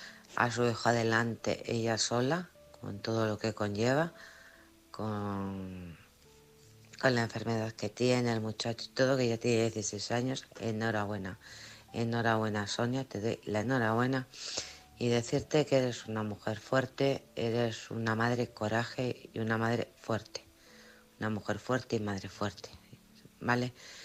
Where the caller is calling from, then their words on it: Alcorcón, Community of Madrid, Spain; de Alcorcón.